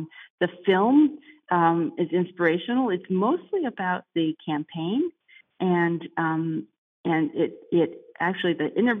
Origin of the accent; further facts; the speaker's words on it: Massachusetts, United States; You know, my parents, I grew up in Massachusetts, and my parents were involved in her campaign for president in the state of Massachusetts.